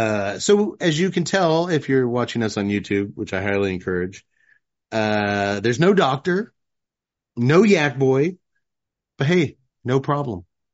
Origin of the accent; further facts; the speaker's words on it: Temple, Texas, United States; Grew up in Temple, Texas.